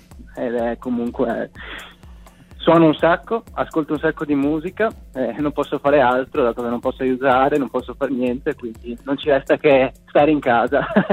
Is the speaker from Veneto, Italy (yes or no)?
yes; Venice, Veneto, Italy; now in Bologna, Italy; Io ci sono nato a Venezia, io sono di Venezia, adesso vivo a Bologna, però ci sono cresciuto, ci sono nato, no?